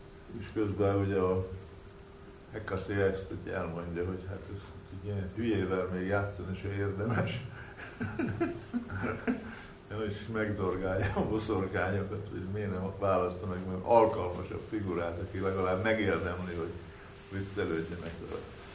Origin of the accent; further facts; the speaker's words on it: Hungary; biztos ismeritek mindig is, hogy kívülről ezeket a meséket, mert hogy magyarok vagyunk, igaz?